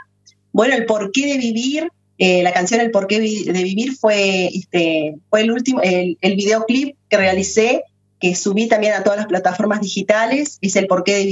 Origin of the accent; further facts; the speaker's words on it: Uruguay; fue un orgullo como uruguaya poder ir a cantar mis canciones como la única invitada